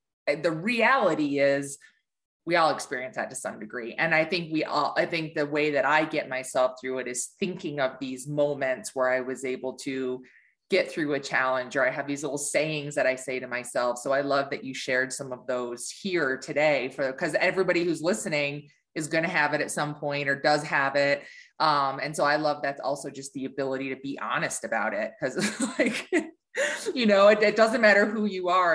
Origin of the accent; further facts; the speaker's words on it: Ann Arbor, Michigan, United States; I came from Ann Arbor, Michigan, and I didn't know anybody in the industry.